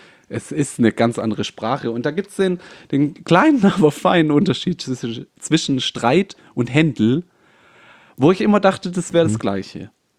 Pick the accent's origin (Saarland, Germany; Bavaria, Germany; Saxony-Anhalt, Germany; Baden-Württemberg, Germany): Baden-Württemberg, Germany; wir kommen ja aus dem Schwäbischen